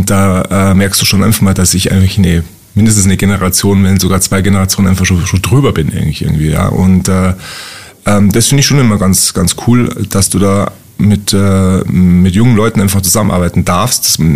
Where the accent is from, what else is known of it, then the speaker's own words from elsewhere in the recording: Bavaria, Germany; ich komme auch aus Oberbayern, also das ist alles irgendwie schon auch meins.